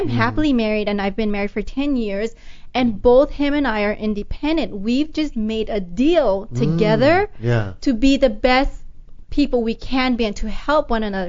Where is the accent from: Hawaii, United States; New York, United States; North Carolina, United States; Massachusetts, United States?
Hawaii, United States; So I'm from Hawaii